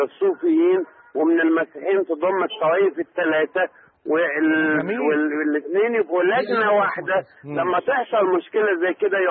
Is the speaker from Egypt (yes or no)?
yes; Egypt; لكن احنا بره الجامع والكنيسة احنا مصريين.